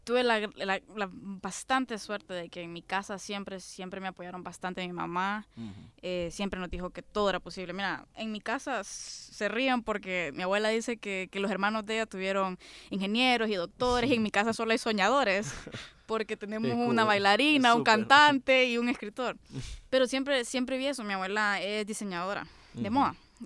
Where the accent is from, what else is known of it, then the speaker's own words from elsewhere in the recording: Honduras; now in United States; Me siento en el gate a esperar con otros hondureños y todos están hablando de lo mismo.